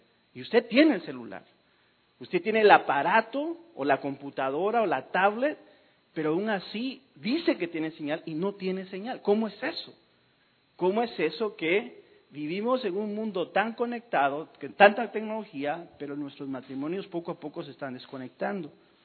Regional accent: Guatemala; o la mayoría de los guatemaltecos, yo soy guatemalteco, ella es salvadoreña.

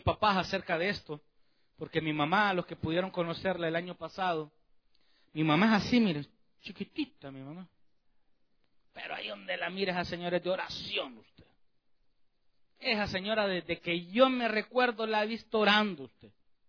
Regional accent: El Salvador; soy salvadoreño, y allá hay un terrible problema con las pandillas en mi país.

